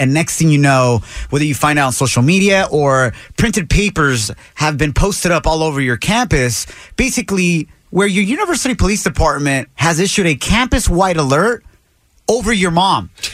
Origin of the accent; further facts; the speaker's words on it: Ocotlán, Jalisco, Mexico; Like she always told me, go back to my hometown, Ocotlán, Jalisco, Mexico. Just go around La Plaza where everybody hangs out in downtown Ocotlán.